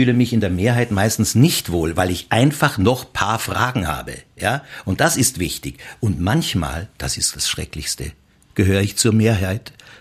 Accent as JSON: {"language": "German", "town": "Basel", "region": "Basel-Stadt", "country": "Switzerland", "tie": "born there", "said": "Also mein Vater ist deutscher Staatsbürger, obwohl ich in Basel geboren bin. Und ich bin Österreicher, obwohl ich auch einen deutschen Pass habe."}